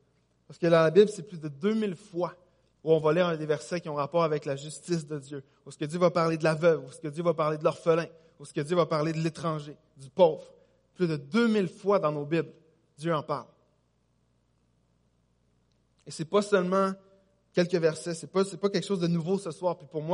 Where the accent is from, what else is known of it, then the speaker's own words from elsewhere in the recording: Longueuil, Quebec, Canada; On parle ici à Gatineau, on parle de chez moi à Longueuil, on parle de partout dans notre province.